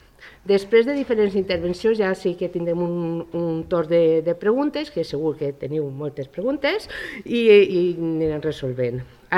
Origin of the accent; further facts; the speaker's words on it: Muro, Valencian Community, Spain; naix avui en Muro, amb el meu poble, amb moltíssima il·lusió, amb moltíssimes ganes de treballar pel meu poble